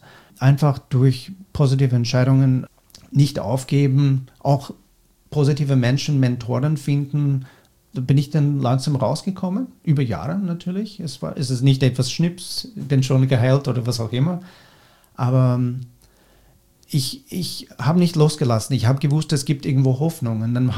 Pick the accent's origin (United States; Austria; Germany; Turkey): United States; German is a second language; Ich habe keine Möglichkeiten gehabt in Amerika, wo ich herkomme.